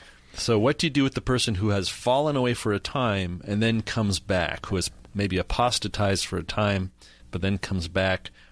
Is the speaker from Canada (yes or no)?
yes; Pointe-Claire, Quebec, Canada; my hometown in Montreal, Pointe Claire